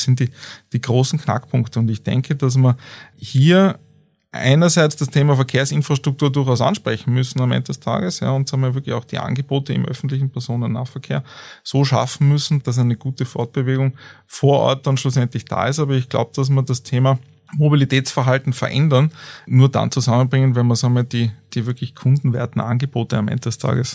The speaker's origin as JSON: {"language": "German", "town": "Innsbruck", "region": "Tyrol", "country": "Austria", "said": "Also ich komme ursprünglich aus Innsbruck, habe aber auch Familie in Kitzbühel und Familie in Osttirol."}